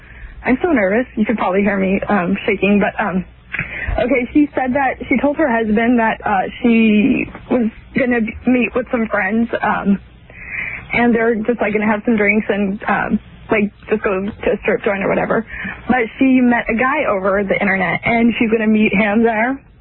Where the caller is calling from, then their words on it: Sacramento, California, United States; Sacramento.